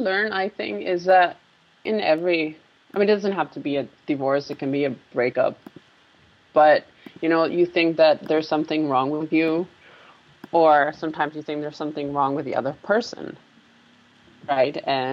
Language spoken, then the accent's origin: English; Asunción, Paraguay; moved away as an adult; now in United States; I was born in Paraguay in 1988 in Asunción, which is Paraguay's capital city. And I lived there my whole life until I moved to the U.S. about almost 2 years ago to get a master's degree.